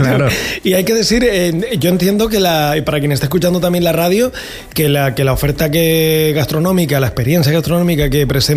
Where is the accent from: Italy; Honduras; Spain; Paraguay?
Spain; Canary Islands; yo me acuerdo de niño en el en La Palma, cuando vas al